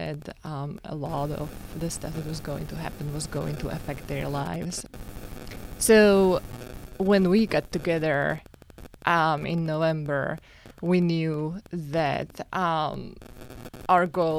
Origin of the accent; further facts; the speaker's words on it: Slovakia; I come from Slovakia, which used to be a communistic country.